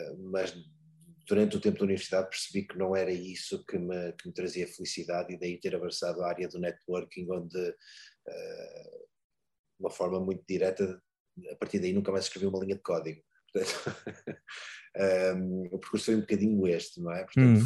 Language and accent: Portuguese; North, Portugal; now in Lisbon, Portugal; Eu sou do norte de Portugal, trabalho em Lisboa há 27 anos, mas sou originalmente do norte de Portugal.